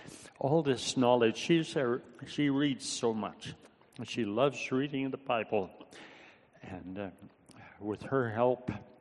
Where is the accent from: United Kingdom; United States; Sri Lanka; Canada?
Canada; the Prairies; also born or lived in Vanderhoof; I was born in Vanderhoof. I grew up in the prairies.